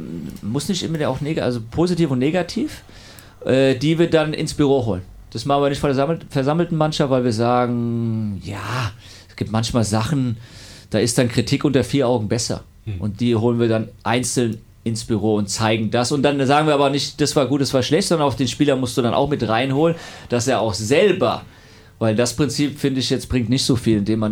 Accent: Frankfurt, Hesse, Germany; Allerdings, ich komme aus Frankfurt

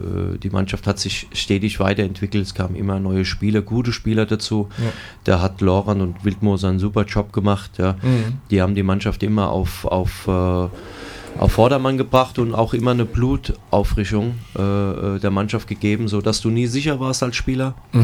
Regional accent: Heppenheim, Hesse, Germany; Ja, Sonderbacher Heppenheimer. Ja, also mein Ort ist Sonderbach, Heppenheim

